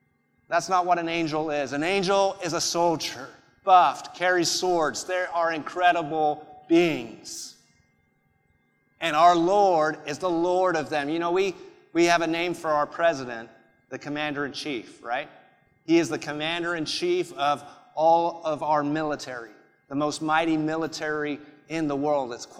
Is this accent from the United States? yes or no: no; United Kingdom; I know I don't sound it, but I'm British. And I wish I did sound British, because then you'd think I was a lot smarter than I am. But I sound American, so there you go.